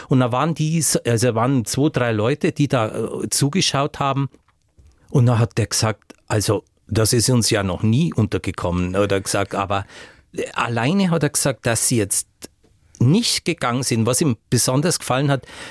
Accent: Bavaria, Germany; accent: Swabian-Bavarian

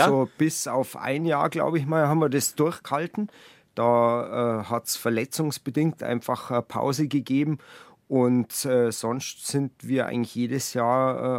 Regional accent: Buching, Bavaria, Germany; genau, da wo ich gelebt habe früher, wo ich aufgewachsen bin, in Buching, da hat man zwar die Berge direkt vor der Haustür

